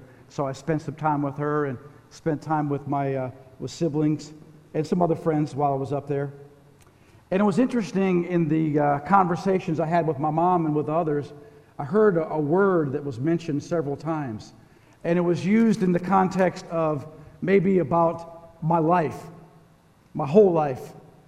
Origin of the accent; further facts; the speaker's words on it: St. Paul, Minnesota, United States; now in Augusta, United States; I never dreamed I'd be pastoring in Augusta, Georgia. You know, growing up in St. Paul, I never had any idea I'd be living here and pastoring, married with four kids